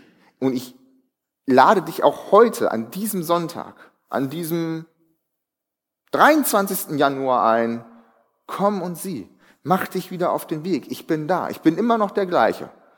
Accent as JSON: {"language": "German", "region": "Northern Germany", "country": "Germany", "said": "Also, ich meine, uns bewegt nichts als Norddeutsche, ne?"}